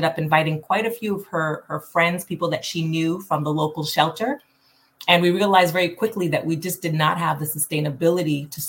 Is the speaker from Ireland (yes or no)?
no; Canada; also born or lived in New York, United States; I'm originally from Canada by way of New York.